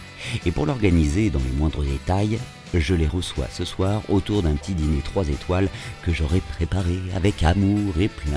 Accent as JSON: {"language": "French", "town": "Paris", "region": "Île-de-France", "country": "France", "said": "j'ai 42 ans, je suis parisien, célibataire et comédien."}